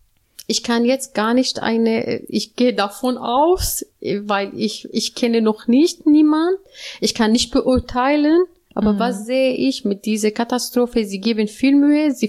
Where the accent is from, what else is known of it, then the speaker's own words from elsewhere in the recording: Aleppo, Aleppo Governorate, Syria; German is a second language; Ich komme aus Aleppo-Stadt und das ist wirtschaftlich mehr als landwirtschaftlich.